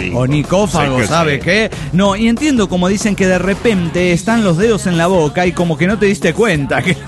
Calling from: Bucaramanga, Santander, Colombia; de Bucaramanga, Colombia.

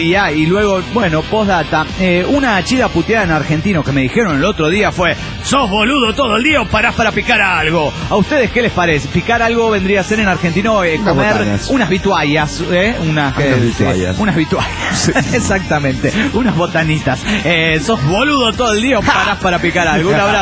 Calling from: Guadalajara, Jalisco, Mexico; de Guadalajara.

